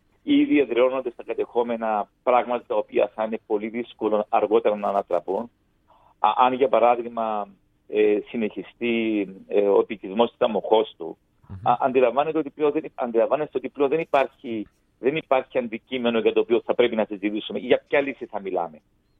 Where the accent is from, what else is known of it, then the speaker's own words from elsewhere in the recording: Lapithos, Kyrenia District, Cyprus; moved away; also born or lived in Volos; Το 1974, όταν φύγαμε από τα σπίτια μας, εγώ είμαι από τη Λάπιθο της Κερίνιας, εγώ βρέθηκα σε ένα σχολείο στο Βόλο. Έμενα σε μια πεδούπολη κοντά στην Αγριά του Βόλου. Και πήγαινα γυμνάσιο στη Νέα Ιωνία.